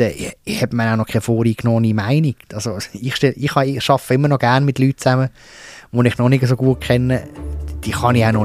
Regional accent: Lucerne, Switzerland; Ich kann für mich als Stadt Luzerner sagen, ich habe zum Kanton Zug praktisch keine Berührungspunkte.

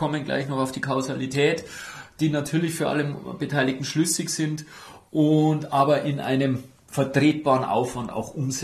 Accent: Germany; ich als Deutscher

